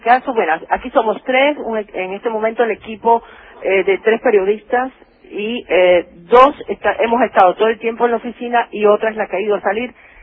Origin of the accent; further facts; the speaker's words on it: Matanzas, Cuba; now in Havana, Cuba; Pero yo no soy de La Habana. ¿De dónde sos? De otro lugar. Yo soy de Matanzas.